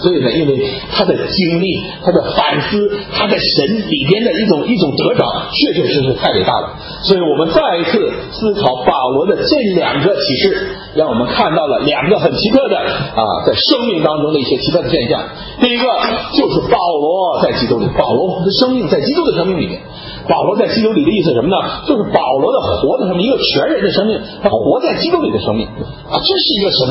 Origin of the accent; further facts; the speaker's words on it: Tianjin, China; accent: Tianjin dialect; 我是来自天津啊，我港毕业，我港到这来，我就用一个很大的天津话跟他说，